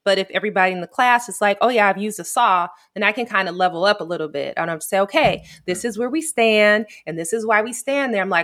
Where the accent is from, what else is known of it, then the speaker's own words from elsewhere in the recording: California, United States; So you might, I'm from California, and let me tell you, I was not prepared, okay?